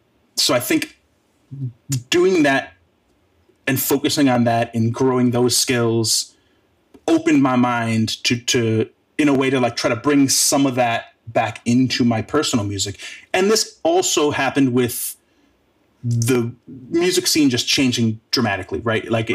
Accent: Wisconsin, United States; especially growing up in Wisconsin.

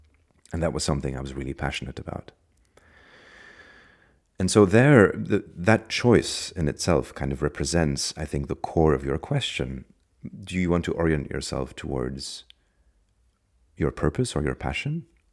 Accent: Ostend, Flanders, Belgium; now in Sofia, Bulgaria; I am from Belgium originally. I was born in Ostende at the seaside. I currently live, I'm not sure, I have a home base in Sofia, in Bulgaria, and I'm currently in Berlin

